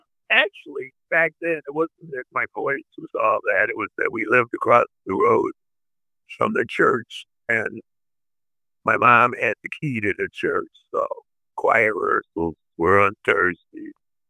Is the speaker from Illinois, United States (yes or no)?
no; Hamtramck, Michigan, United States; also born or lived in Columbus, Georgia; So I actually turned 1 year old when we moved to Hamtramck.